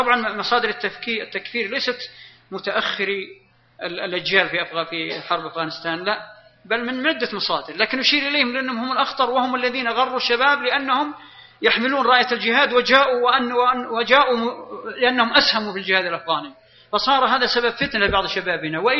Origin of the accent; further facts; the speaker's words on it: Al-Qassim, Saudi Arabia; لا أقصد يعني لأني أنا من القصيم